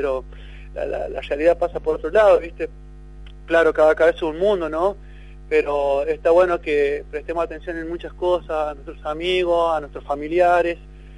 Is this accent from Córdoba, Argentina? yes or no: yes; Córdoba, Argentina; now in La Rioja, Argentina; Yo soy de Córdoba, pero hace 30 años que vivo acá, más de 30 años, sí.